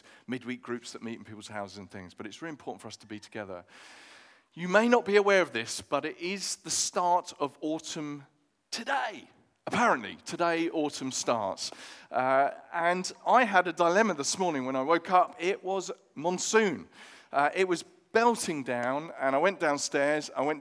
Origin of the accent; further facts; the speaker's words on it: London, United Kingdom; now in Sussex, United Kingdom; this was before I moved to Sussex, I'm originally from North London, before I moved to Sussex